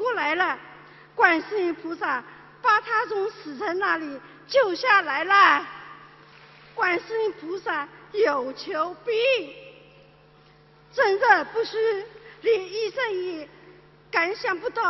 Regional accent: Shanghai, China; 我来自上海

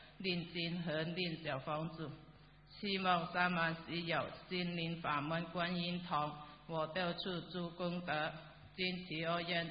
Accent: China; now in United States; 我由大陆来美国，

